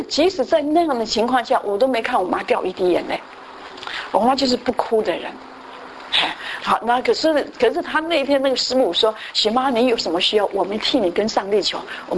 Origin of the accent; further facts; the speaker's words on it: Taiwan; 所以像我们在台湾，我们从台湾来都知道，过年的时候呢